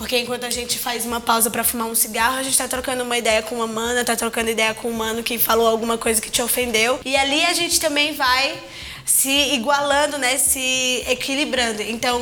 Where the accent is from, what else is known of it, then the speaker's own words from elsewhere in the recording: Ceará, Brazil; eu sou cearense, né? E em Fortaleza tem crescido muito